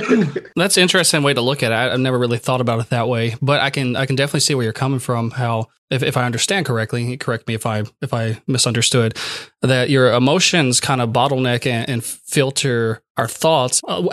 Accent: the South, United States; But growing up in the South, you know, fried chicken and other really bad, unhealthy foods

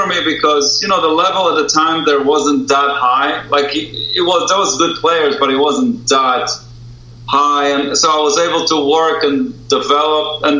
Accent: Israel; because I was growing up in Israel

